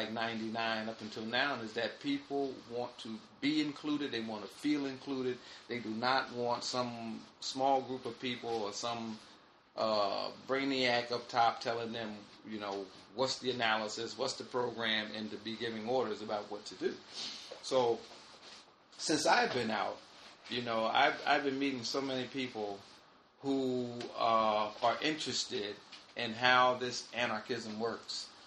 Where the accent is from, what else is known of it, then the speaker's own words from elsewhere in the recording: Plainfield, New Jersey, United States; now in New York, United States; As I said, I'm from Plainfield, New Jersey, but I've been living in New York for the last 20-something years.